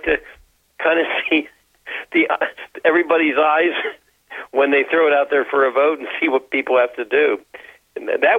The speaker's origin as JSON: {"language": "English", "town": "Wheeling", "region": "West Virginia", "country": "United States", "tie": "born there", "said": "I was born in Wheeling, so."}